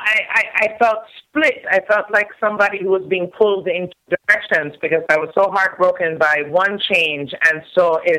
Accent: Jamaica; I am Jamaican. I don't have any problem saying that for those of you who didn't question the obvious.

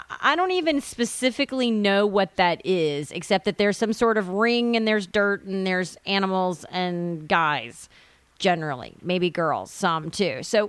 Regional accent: Tennessee, United States; Well, I grew up in Tennessee.

